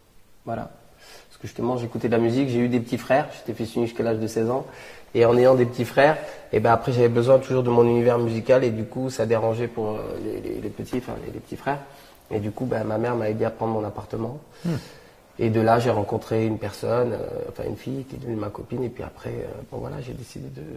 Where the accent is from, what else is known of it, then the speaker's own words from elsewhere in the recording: Nice, Provence-Alpes-Côte d'Azur, France; also born or lived in Bordeaux; je suis né à Bordeaux et j'ai grandi à Nice.